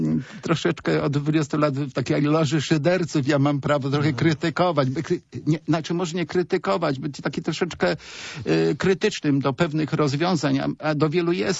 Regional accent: Poznań, Greater Poland Voivodeship, Poland; jako poznaniacy korzystamy z tego rejonu.

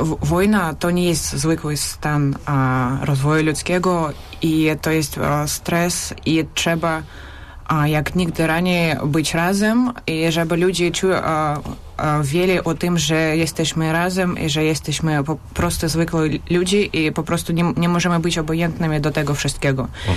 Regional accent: Moscow, Russia; Polish is a second language; moved away as an adult; now in Poznań, Poland; mam 25 lat, a, studiuję w Poznaniu, to już drugi rok moich studiów, ale pochodzę z Moskwy, z Rosji i mieszkała tam do 20 roku życia.

